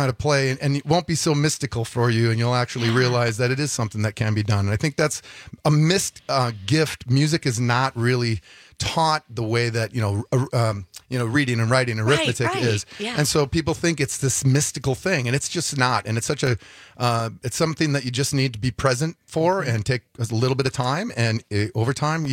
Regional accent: Green Bay, Wisconsin, United States; I mean, I'm from Green Bay originally

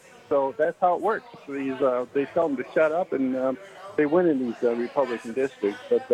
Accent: Madison, Wisconsin, United States; Hi, I'm from Madison.

